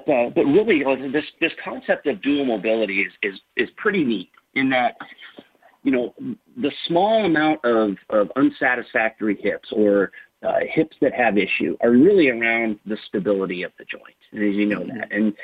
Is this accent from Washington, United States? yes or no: no; Indiana, United States; I always knew about the orthopedic business because I grew up in Northern Indiana, and here in Warsaw, Indiana, it's the orthopedic capital of the world.